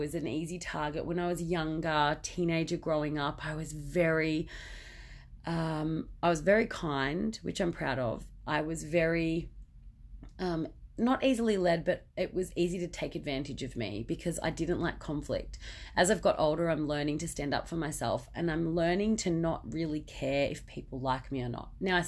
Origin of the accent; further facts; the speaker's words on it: Victoria, Australia; also born or lived in Melbourne; I've been back home with family and friends in my hometown. So as you heard in the introduction, I was born in Melbourne but moved to country Victoria as a baby. So grew up here.